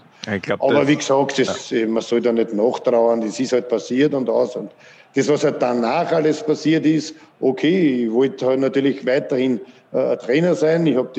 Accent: Floridsdorf, Vienna, Austria; dass FAC mein Heimatverein ist, wo ich aufgewachsen bin, von klein auf bis in die erste Mannschaft und aus Floridsdorf komme

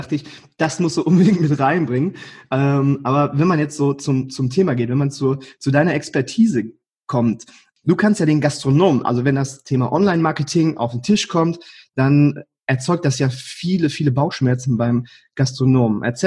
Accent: North Rhine-Westphalia, Germany; Ich bin im Sauerland aufgewachsen

